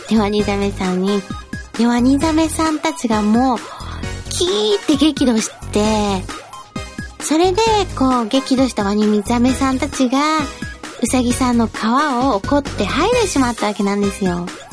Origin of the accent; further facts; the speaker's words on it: Tottori, Japan; 今回比較の地元鳥取県のおすすめ海水浴場2カ所ご紹介させてもらいました。